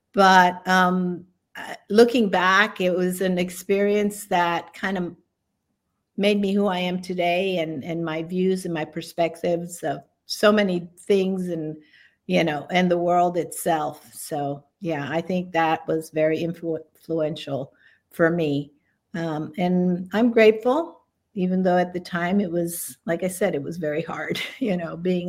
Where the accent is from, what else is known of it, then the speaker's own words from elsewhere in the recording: Puerto Rico; born there; So I was born in Puerto Rico. My mom and dad, they're both from a small town up in the hills called Corozal.